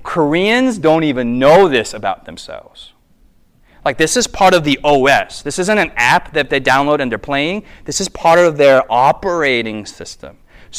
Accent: United States; for me as an American, that just makes me, like, you know, all of our movies, like, though everyone falleth, I shall stand for truth.

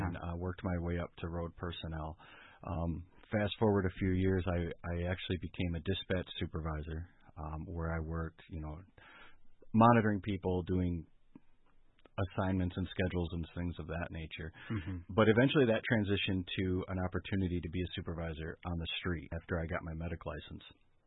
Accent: Berrien Springs, Michigan, United States; I was born and raised in Bering Springs. I was raised in the Adventist Church.

